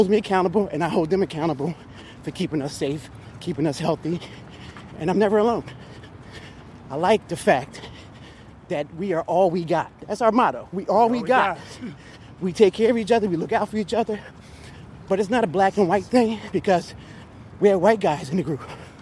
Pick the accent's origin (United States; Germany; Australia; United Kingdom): United States; Philadelphia, Pennsylvania; I'm from Philadelphia, Pennsylvania, 47 years old.